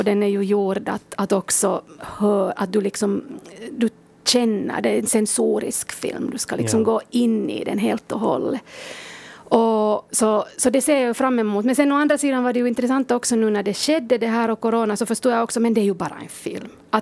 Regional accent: Turku, Southwest Finland, Finland; Jag är ju hemma från Åbo och nu har jag flyttat tillbaks hit.

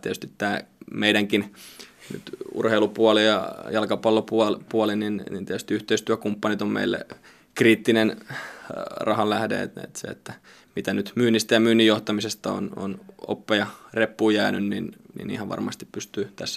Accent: Lahti, Päijänne Tavastia, Finland; ikinä musta ei stadilaista saa. Että kyllä mä oon aina sielläkin sanonut, että minä olen lahdesta kotoisin ja lahtelainen henkeä vereen.

